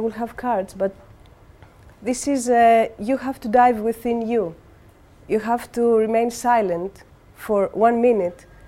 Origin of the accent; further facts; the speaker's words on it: Crete, Greece; I come from a village from Crete. Can everyone hear me? Yeah. It's very traditional, you know, people with mustaches and men.